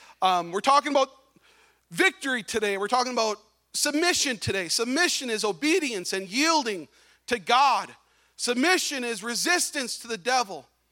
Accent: Wisconsin Rapids, Wisconsin, United States; I'm from Wisconsin Rapids, little country church in the middle of Wisconsin, in the middle of nowhere.

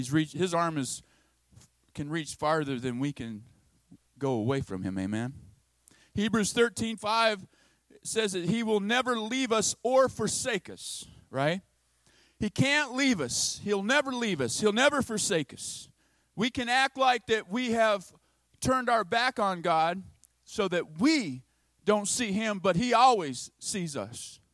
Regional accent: Arkansas, United States; accent: Midwestern; When I was growing up in the church, I know I have a sort of a Midwestern accent, but I'm really a Southerner. In Arkansas, Southern church

